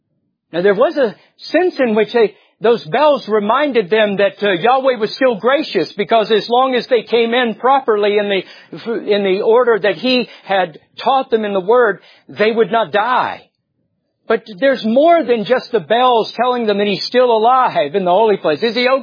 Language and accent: English; Georgia, United States; You could tell I'm from Georgia. I'm talking about the SEC here.